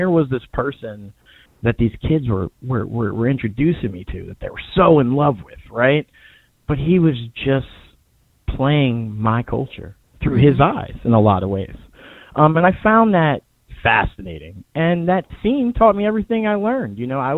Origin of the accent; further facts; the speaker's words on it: Philadelphia, Pennsylvania, United States; You know, I'm from West Philadelphia. I saw a bunch of people making a lot of money out front, and that had my interest for at least the first few hours, you know? Growing up in the same neighborhood that, you know, the MOVE bombings, you know, happened.